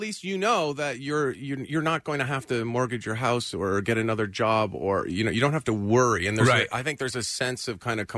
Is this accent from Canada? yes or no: yes; Ottawa, Ontario, Canada; No, I grew up in Ottawa